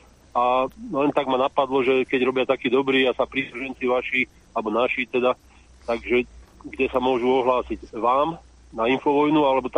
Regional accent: Prievidza, Trenčín Region, Slovakia; No, ja som z Prievidze. Ja som tú dobu zažil.

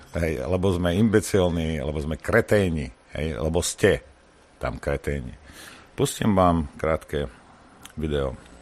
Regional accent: Banská Bystrica Region, Slovakia; moved away; narodil som sa v Banskobystrickom kraji. Vyrastal som v Banskobystrickom kraji. Bol som 25 rokov, nežil v Banskobystrickom kraji, ale keď som sa vrátil, zase som v Banskobystrickom kraji. Aspoň na papieri, ale mám tam firmu, ktorá tam pôsobí.

